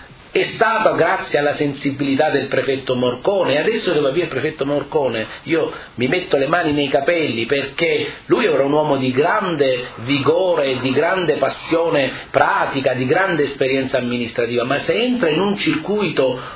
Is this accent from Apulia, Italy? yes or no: yes; Lecce, Apulia, Italy; Sì, io sono di Lecce, l'inglese lo so parlare poco